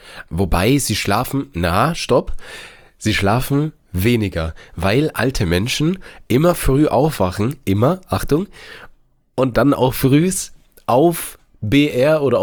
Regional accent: Bavaria, Germany; Und ich sag dir, ich bin so in Bayern aufgewachsen, ja.

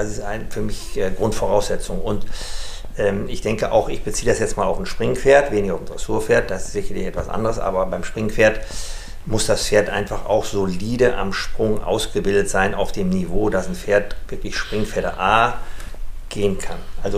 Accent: Rhineland, Germany; Ja, ich bin ja quasi hier im Rheinland groß geworden insgesamt.

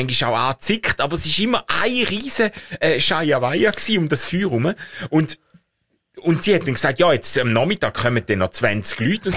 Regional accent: Schaffhausen, Switzerland; Wo ich ja damit aufgewachsen bin, gell, als Schaffhauser.

